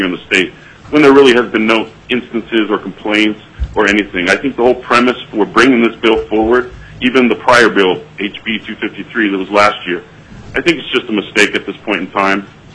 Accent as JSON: {"language": "English", "region": "California", "country": "United States", "tie": "born or raised there", "moved": "as an adult", "lives_now": "Anchorage, United States", "said": "I grew up in California. I've been in Alaska for about 13 years now."}